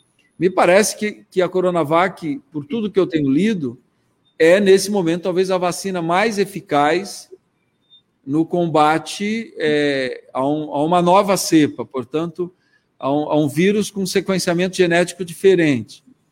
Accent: Brazil; mas, enquanto brasileiro, me preocupa muito o prenúncio do que está por vir.

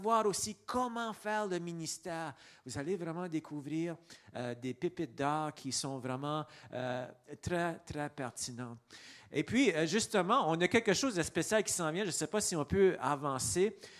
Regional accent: Edmundston, New Brunswick, Canada; puis je suis originaire d'Edmundston, vous connaissez ça? Pas trop loin d'ici, j'ai grandi dans cette région-là

